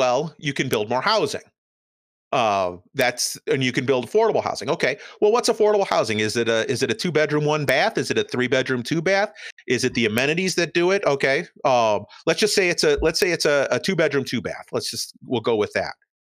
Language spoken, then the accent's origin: English; Chicago, Illinois, United States; now in Atlanta, United States; Like I said, I grew up in Chicago. Nobody looked at the public transportation in Chicago as a way of expanding the radius of crime or anything like that.